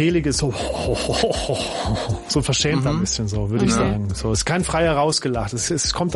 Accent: Saarland, Germany; wie sehr ihr gelacht habt im Saarland. Ich freue mich sehr, dass ich meine Heimat vertreten darf

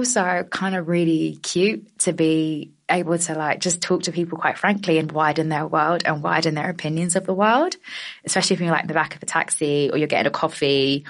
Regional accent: London, United Kingdom; I'm a Londoner, don't be silly.

